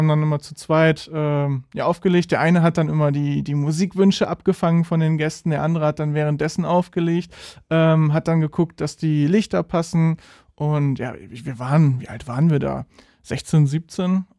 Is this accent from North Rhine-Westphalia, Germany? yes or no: yes; Vreden, North Rhine-Westphalia, Germany; also born or lived in Ahaus; Ja, ich komme direkt aus Vreden, also ja, von zu Hause aus direkt hierher.